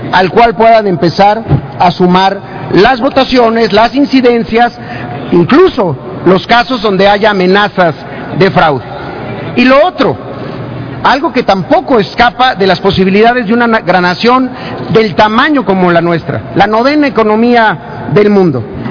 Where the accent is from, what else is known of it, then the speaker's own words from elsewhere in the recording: Chiapas, Mexico; Yo soy de Chiapas, ustedes lo saben